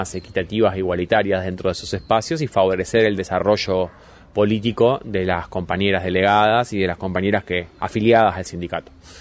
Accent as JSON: {"language": "Spanish", "town": "Rosario", "region": "Santa Fe", "country": "Argentina", "said": "Vengo de la ciudad de Rosario"}